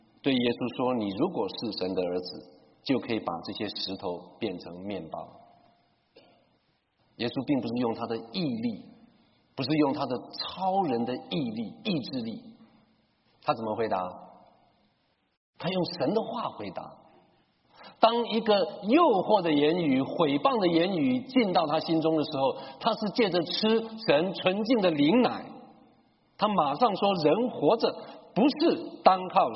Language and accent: Chinese; Taiwan; 我在台湾长大的时候，从小对一样事情就喜爱的不得了